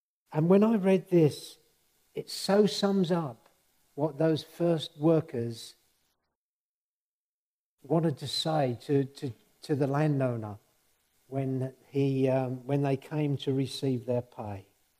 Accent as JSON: {"language": "English", "region": "East of England", "country": "United Kingdom", "tie": "born or raised there", "said": "You have to forgive my English because I was born and bred in Suffolk."}